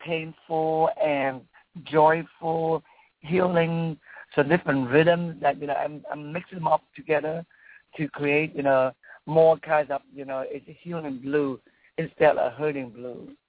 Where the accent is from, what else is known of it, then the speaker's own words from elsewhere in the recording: Vietnam; now in United States; because I came from Vietnam, so Vietnamese culture is very rich and very, you know, very spiritual.